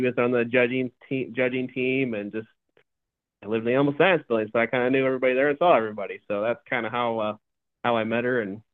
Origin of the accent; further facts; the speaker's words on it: Scribner, Nebraska, United States; So I'm originally from Scribner, where we actually live now. We only live about 3 miles from where my mom homesteaded, or my mom's family homestead, I should say.